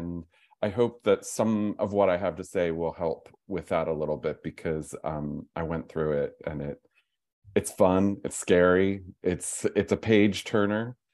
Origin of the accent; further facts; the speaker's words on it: Pennsylvania, United States; also born or lived in Seattle; And then I came back to Pennsylvania, which is my hometown.